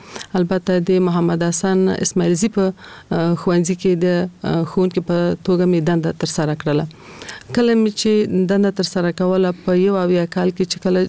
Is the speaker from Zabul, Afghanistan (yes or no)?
no; Kabul, Afghanistan; په کال 1940 کال کې زه په کابل ښار کې زیږیدلی یم. زیږون مې په کابل کې شوی دی او ژوند مې هم د کابل ښار په 15 مناحیه کې یعنی د خوشحال مینې منطقه کې ما ژوند کړی دی.